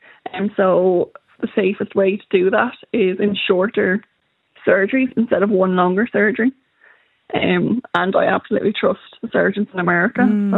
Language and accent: English; Arklow, Leinster, Ireland; My hometown, Arklow, has been tremendous. But the surrounding areas like Wicklow Town, Rathnew, we've had Gorey, they've all completely gotten behind me